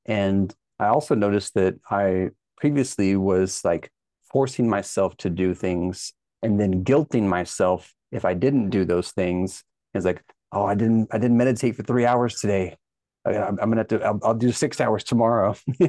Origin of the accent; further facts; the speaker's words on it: Texas, United States; Well, as an American and specifically a Texan